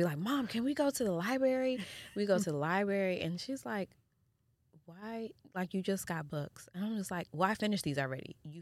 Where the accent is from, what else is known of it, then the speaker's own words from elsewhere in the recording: Jamaica; Like, she's Jamaican, I'm Jamaican.